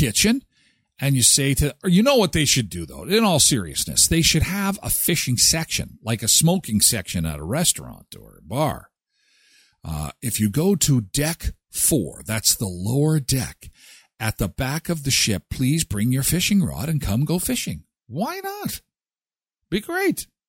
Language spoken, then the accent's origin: English; Canada; I'm from Canada. And yes, it's cold where I am. It is relatively cold most of the time. We do only get 2 weeks of summer, but we do get 2 weeks of summer.